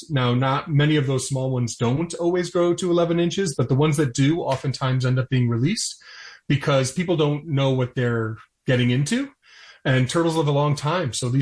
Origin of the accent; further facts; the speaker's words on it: Connecticut, United States; which is a species that's native to New York and to my home state of Connecticut.